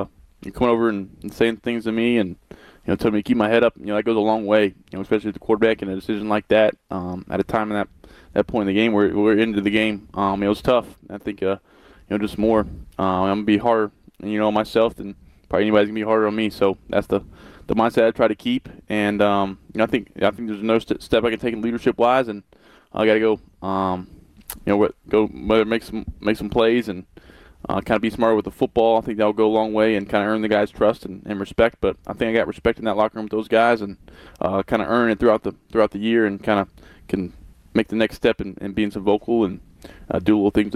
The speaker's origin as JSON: {"language": "English", "region": "the South", "country": "United States", "tie": "born or raised there", "said": "I grew up in the South, country music fan and barbecue fan"}